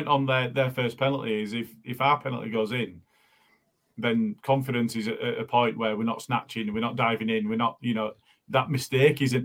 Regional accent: Morley, Yorkshire and the Humber, United Kingdom; I'm from Morley

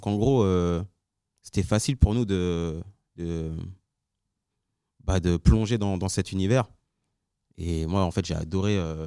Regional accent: Neuilly-sur-Marne, Île-de-France, France; À Neuilly-sur-Marne. Dans 93.

